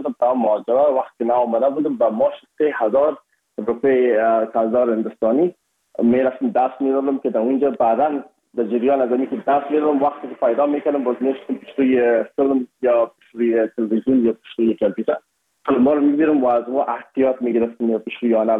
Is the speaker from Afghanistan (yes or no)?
yes; Afghanistan; ما از افغانستان هستیم یکمک لهجه و فرق داشت